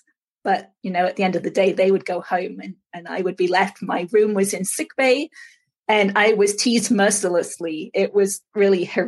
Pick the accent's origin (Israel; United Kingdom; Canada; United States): United Kingdom; England; born or raised there; also born or lived in Cornwall